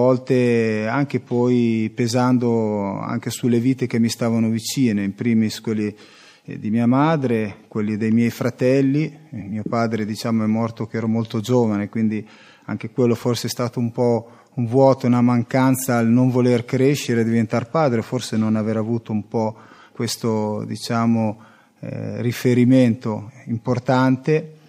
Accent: Cesenatico, Emilia-Romagna, Italy; ho 49 anni, e vengo da Cesenatico

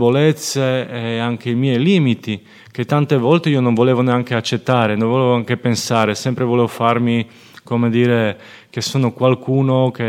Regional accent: Poland; Italian is a second language; di origine sono polacco, è così

